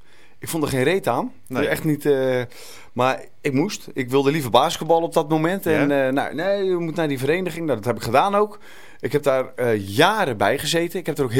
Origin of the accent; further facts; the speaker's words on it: Dordrecht, South Holland, Netherlands; de Walenburg, dat is de straat waar ik ben opgegroeid, in Dordrecht